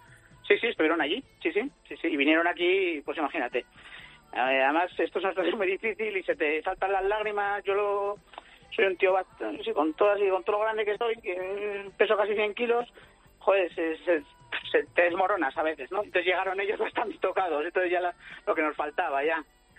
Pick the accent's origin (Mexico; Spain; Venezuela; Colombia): Spain; Madrid, Community of Madrid; Sí, yo soy de Madrid y, bueno, mi madre y mi familia viven en el País Vasco, pero yo nací en Madrid y soy del foro.